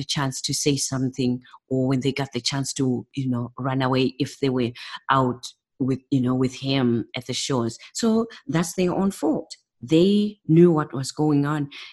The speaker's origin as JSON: {"language": "English", "country": "Zimbabwe", "tie": "born or raised there", "said": "I guess growing up in Zimbabwe"}